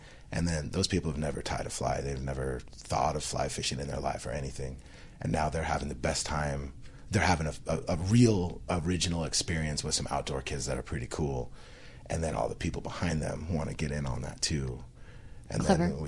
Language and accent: English; Philippines; And so in my hometown we got a couple Filipinos, including myself.